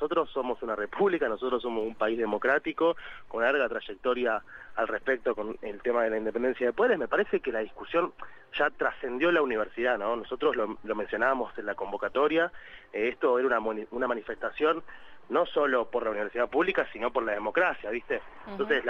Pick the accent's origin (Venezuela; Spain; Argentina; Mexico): Argentina; Rosario, Santa Fe; Mi papá es de Brasil, mi madre es de Rosario, de donde soy yo también.